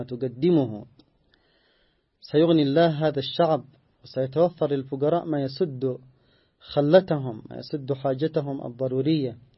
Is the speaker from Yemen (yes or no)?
yes; Yemen; تصبح عادة يستمر عليها من أجل القات مثلا عندنا في اليمن